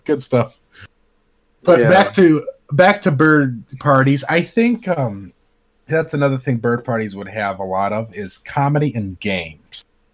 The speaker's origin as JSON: {"language": "English", "region": "Indiana", "country": "United States", "tie": "born or raised there", "said": "you can't walk down the street in my home state of Indiana drunk"}